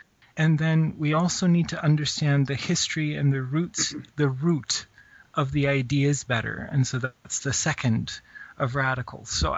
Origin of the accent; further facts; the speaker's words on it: Calgary, Alberta, Canada; now in Toronto, Canada; I live in Toronto. And I was raised in Western Canada in the Calgary area, which is where I met Ducky because we went to high school together.